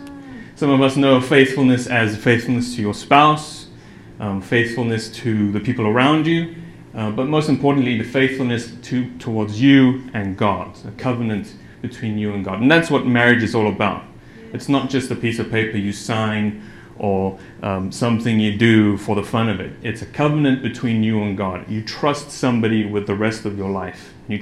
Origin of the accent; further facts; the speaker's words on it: South Africa; I'm from South Africa. Any fellow South Africans here?